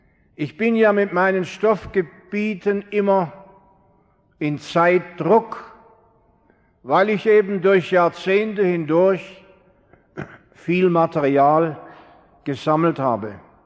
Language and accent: German; Karlsruhe, Baden-Württemberg, Germany; Es war in meiner Heimatstadt, Karlsruhe.